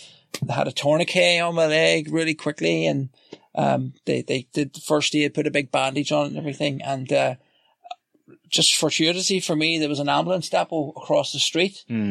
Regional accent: Belfast, Northern Ireland, United Kingdom; born there; I was born in Belfast.

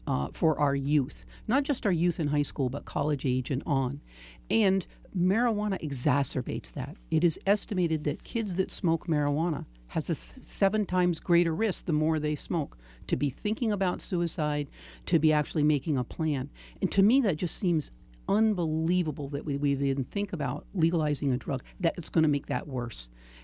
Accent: Vermont, United States; You and I grew up in Vermont.

